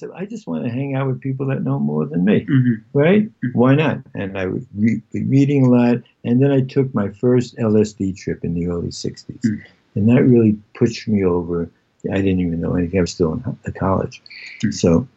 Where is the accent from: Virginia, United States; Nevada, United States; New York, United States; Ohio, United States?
New York, United States; Long Beach; Well, I grew up in Long Beach. It wasn't such a hood. It was the 3 mile island and a half mile wide off of Long Beach.